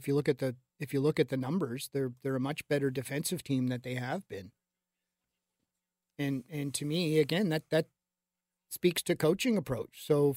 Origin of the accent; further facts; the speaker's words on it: Montreal, Quebec, Canada; I was growing up in Montreal